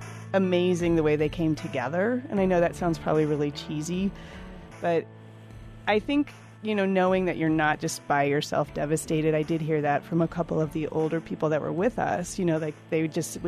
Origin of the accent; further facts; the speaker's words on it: Alaska, United States; moved away as an adult; I was born and raised in Alaska, and I went to college, you know, in the lower 48, but this was the first time I'd actually lived here